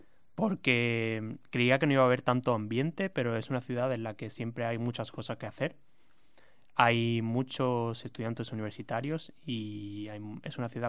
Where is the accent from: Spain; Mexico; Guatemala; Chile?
Spain; Vélez-Málaga, Andalusia; now in Málaga, Spain; yo vengo de Vélez, Málaga, que es una ciudad del sur de Andalucía. Está al este de la provincia de Málaga. En Andalucía hay 8 provincias. Yo vivo en Málaga. Y mi ciudad se llama Vélez, Málaga. Tiene 80.000 habitantes, o sea que es un poco grande.